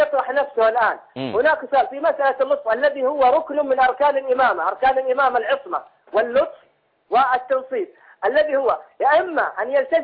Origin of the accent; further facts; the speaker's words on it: Saudi Arabia; انا من السعوديه